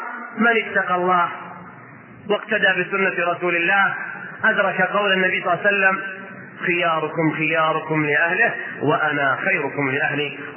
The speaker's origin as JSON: {"language": "Arabic", "town": "Riyadh", "region": "Riyadh Province", "country": "Saudi Arabia", "said": "لكن عندنا في الرياض نساء في الخمسين سنة"}